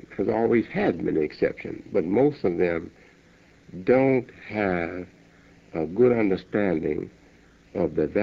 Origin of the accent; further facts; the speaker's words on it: Chicago, Illinois, United States; As you know, I'm a Chicagoan, and you are too.